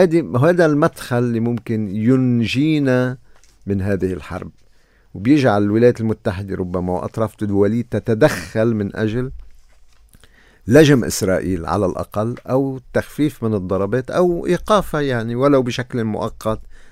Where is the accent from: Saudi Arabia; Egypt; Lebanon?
Lebanon; بتمنى كلبناني ومثل كتير من اللبنانيين